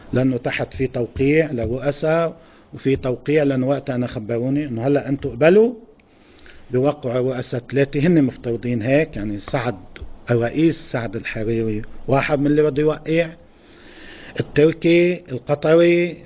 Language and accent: Arabic; Lebanon; بدهم يشتغلوا فينا كلبنانيين